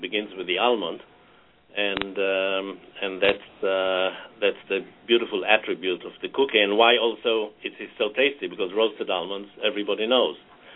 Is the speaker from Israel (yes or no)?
yes; Haifa, Haifa District, Israel; now in Toledo, United States; She had the recipe, and she created that cookie that was famous all over Haifa, my hometown in Israel.